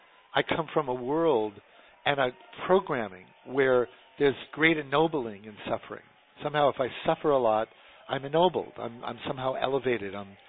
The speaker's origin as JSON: {"language": "English", "town": "New York City", "region": "New York", "country": "United States", "said": "I come from the New York Jewish tradition"}